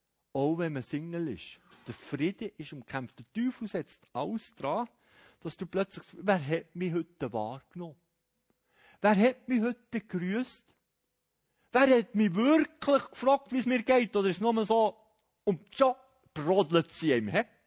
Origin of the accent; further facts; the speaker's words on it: Bern, Switzerland; Ich bin immer noch in der Schockstarre vom Emmental her. Jetzt bin ich schon 4 Jahre in Bern.